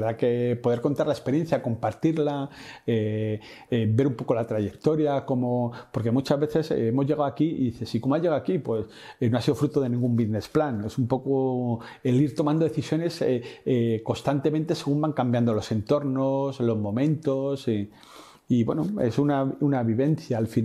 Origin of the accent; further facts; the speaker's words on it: Úbeda, Andalusia, Spain; yo soy de Úbeda, de Jaén.